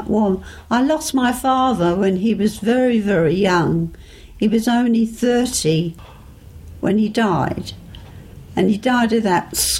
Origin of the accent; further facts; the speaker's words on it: London, United Kingdom; born there; in London, just outside London, actually. Yes, that's right. I was born not in the city of London, but in London, outer London.